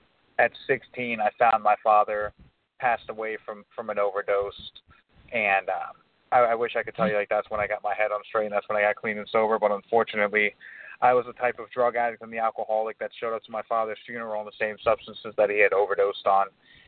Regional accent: Port St. Lucie, Florida, United States; I was born and raised in Port St. Lucie

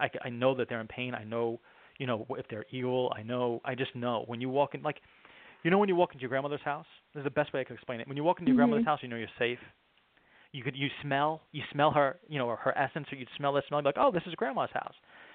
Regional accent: New York, United States; I'm Italian and I talk a lot and I'm from New York.

